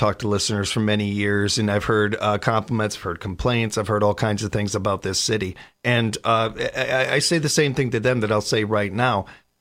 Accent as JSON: {"language": "English", "town": "Chicago", "region": "Illinois", "country": "United States", "tie": "born or raised there", "said": "this is something that I deal with from my hometown and from where I'm from. And anytime you see Chicago in the news, you hear about it talked about like it's a third world country or it's a war zone"}